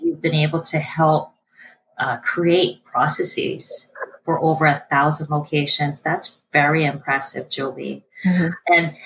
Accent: Hawaii, United States; Before joining Heartland Dental, I'm from Hawaii, just to let you know.

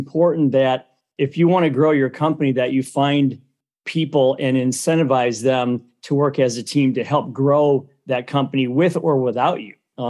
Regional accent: Cleveland, Ohio, United States; now in Toledo, United States; Yeah, I'm from Cleveland originally and moved to Toledo back in 1986.

